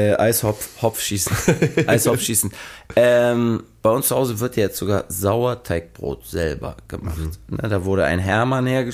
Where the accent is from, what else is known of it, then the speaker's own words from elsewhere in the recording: Switzerland; ich als Schweizer